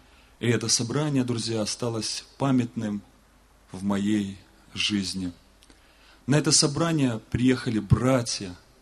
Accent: Azerbaijan; now in Belarus; сам живу я в Белоруссии, но сам я родом из Азербайджана. И национальность моя наполовину. Я наполовину азербайджанец, наполовину белорус.

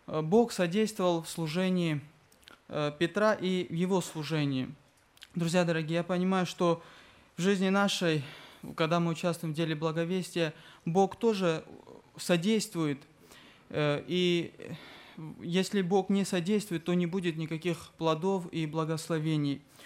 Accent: Nagorno-Karabakh, Azerbaijan; Я из Нагорного Карабаха.

